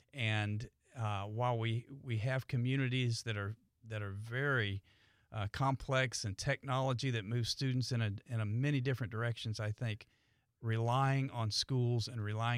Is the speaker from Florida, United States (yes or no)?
yes; St. Augustine, Florida, United States; I grew up in St. Augustine. I grew up in the community.